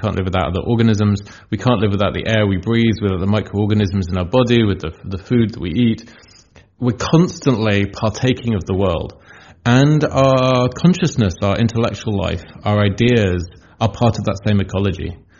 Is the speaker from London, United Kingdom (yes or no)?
yes; London, United Kingdom; moved away as an adult; now in Greece; I'm a writer and artist. I was originally from London and lived there for the first 35 years of my life. My parents both also English and come from various bits of kind of southern England for a few generations. Now, a few years ago I moved to Greece